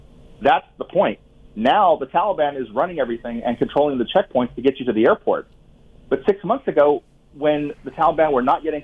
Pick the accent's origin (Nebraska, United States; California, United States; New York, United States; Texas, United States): California, United States; Fresno; I'm also a native California. I was born in Central California in a hospital in Fresno, California, in the Central Valley of California